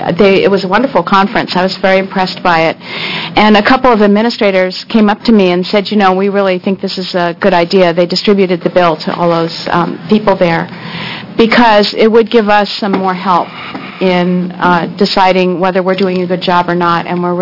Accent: Portland, United States; I come from Portland, and I can say that even in Portland, that is not the case even for TAG students right now.

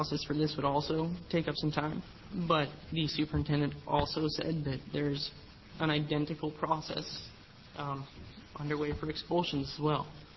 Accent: Corvallis, Oregon, United States; I'm from Corvallis.

